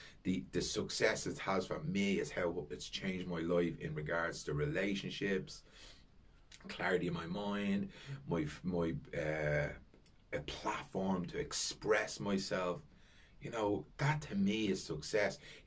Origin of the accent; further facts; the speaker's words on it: Dublin, Leinster, Ireland; I just love the fact that we are from the Liberties and we're representing.